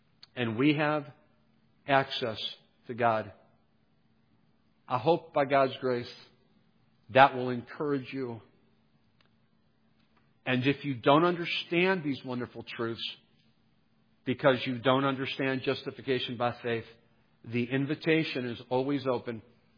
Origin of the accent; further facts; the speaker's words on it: Cleveland, Ohio, United States; You know, I'm from Cleveland, Ohio.